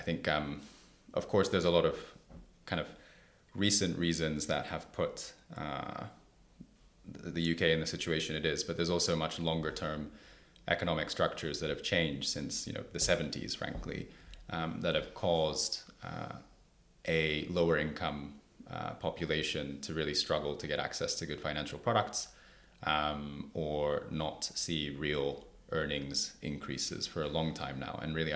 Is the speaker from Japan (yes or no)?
yes; Japan; I think I was age 17. I'm from Japan